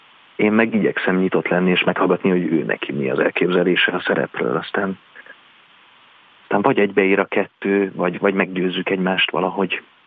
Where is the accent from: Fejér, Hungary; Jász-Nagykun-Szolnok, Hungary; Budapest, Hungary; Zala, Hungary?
Budapest, Hungary; mert egyébként budapesti vagyok